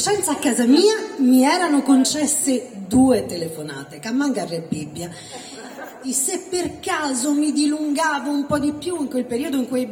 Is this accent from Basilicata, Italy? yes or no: no; Calabria, Italy; Sono attrice, sono calabrese e sono brave, sono lesbica